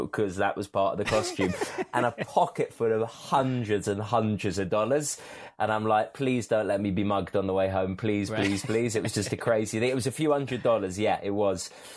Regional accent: England, United Kingdom; I'm an Englishman, you know, we took guns.

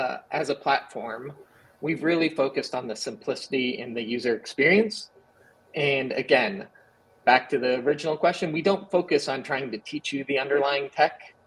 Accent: Chicago, Illinois, United States; I grew up in Chicago.

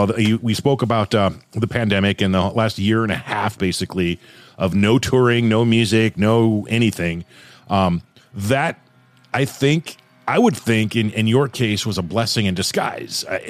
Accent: Los Angeles, California, United States; and I come from California and the L.A. streets, man, where I've never seen worse drivers

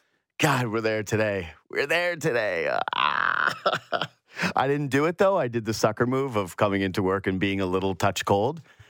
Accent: Canada; there are few bad feelings as a Canadian, or I bet as anybody who lives in a cold weather climate

